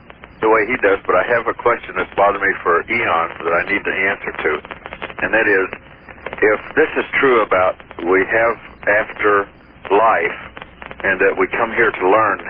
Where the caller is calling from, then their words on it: Fairbanks, Alaska, United States; I'm calling from Fairbanks, Alaska.